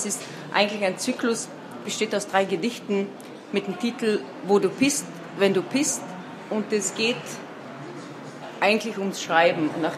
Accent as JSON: {"language": "German", "region": "Carinthia", "country": "Austria", "moved": "yes", "said": "als Kärntner slowenische Autorin wahrgenommen zu werden, weil ich ja über 20 Jahre nicht mehr in Kärnten lebe."}